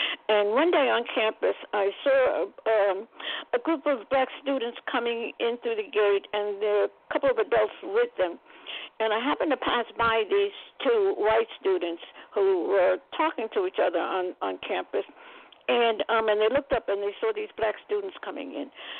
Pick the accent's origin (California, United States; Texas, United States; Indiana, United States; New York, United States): New York, United States; Brooklyn; I grew up in Ocean Hill in Brooklyn, and I never had a black teacher from first grade through high school